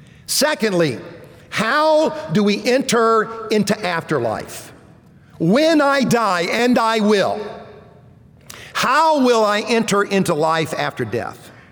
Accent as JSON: {"language": "English", "region": "South Carolina", "country": "United States", "tie": "born or raised there", "said": "I grew up in South Carolina. I grew up going to basically a Protestant church."}